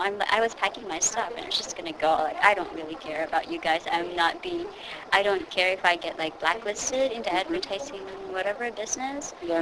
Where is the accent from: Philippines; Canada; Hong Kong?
Philippines; English is a second language; I'm from the Philippines. I'm an international student.